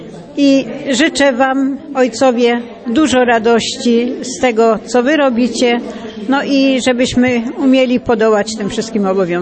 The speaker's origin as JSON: {"language": "Polish", "town": "Pszczyna", "region": "Silesian Voivodeship", "country": "Poland", "said": "jestem z Pszczyny, parafii Podwyższenia Krzyża Świętego i Matki Bożej Częstochowskiej."}